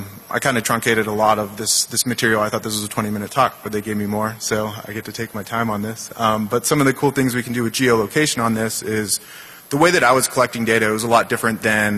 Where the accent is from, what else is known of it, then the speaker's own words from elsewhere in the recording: Texas, United States; even though I'm from Texas, I have nothing to do with this project